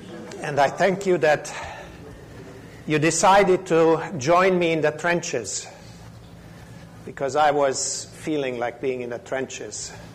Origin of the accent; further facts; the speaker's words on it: Transylvania, Romania; English is a second language; And how fitting that is, because I'm from Transylvania.